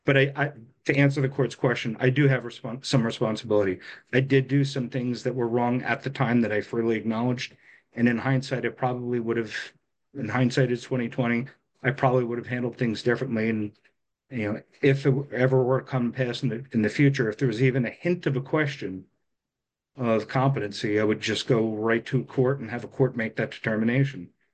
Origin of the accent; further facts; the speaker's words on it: New Jersey, United States; I still have family in New Jersey. I was born and raised in New Jersey.